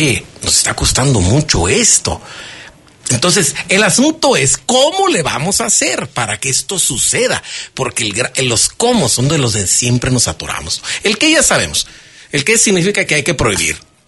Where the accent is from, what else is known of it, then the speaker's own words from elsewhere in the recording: Mexico; lo que también nos alimentamos nosotros como mexicanos, la dieta mexicana